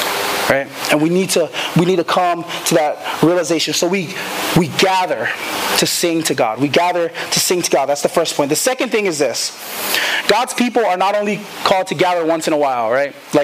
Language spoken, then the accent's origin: English; Samoa; And so I'm Samoan. I grew up as a Samoan. And I'm not Indian. Nothing wrong with that. But I grew up as a Samoan.